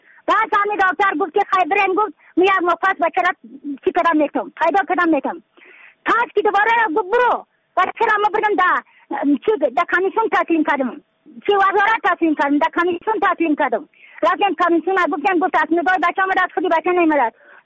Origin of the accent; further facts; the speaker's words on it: Badakhshan, Afghanistan; از بدخشان هستم، مرکز بدخشان ولسوالی اکل پایان.